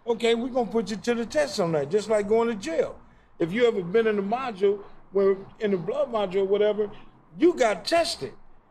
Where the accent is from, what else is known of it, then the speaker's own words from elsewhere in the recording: Mississippi, United States; Oh, I ain't from nowhere. I'm from Mississippi.